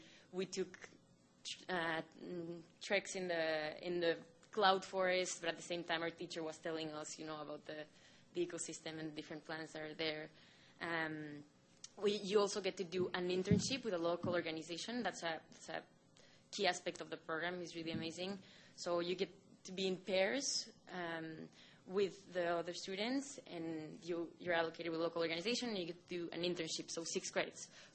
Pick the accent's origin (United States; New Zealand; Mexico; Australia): Mexico; I'm from Mexico, so that wasn't maybe as a new experience